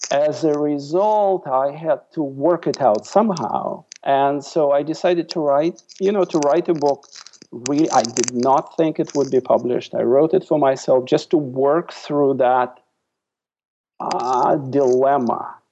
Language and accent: English; Saint Petersburg, Russia; English is a second language; moved away as an adult; now in United States; I grew up in the Soviet Union. I came to the United States when I was 27 years old in 1983. So I came as an adult. I grew up in what was called Leningrad. Now it's St. Petersburg again.